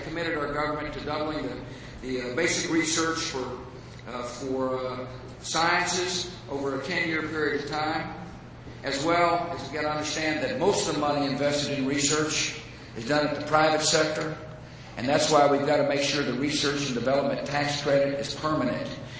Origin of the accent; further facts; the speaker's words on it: Texas, United States; You know, he knows I'm from Texas.